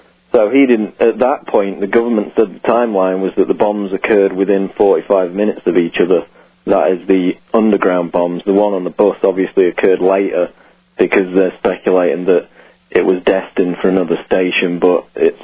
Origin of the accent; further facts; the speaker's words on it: Sheffield, Yorkshire and the Humber, United Kingdom; which led to 8,000 people being evacuated from an area of Sheffield, my hometown, earlier today.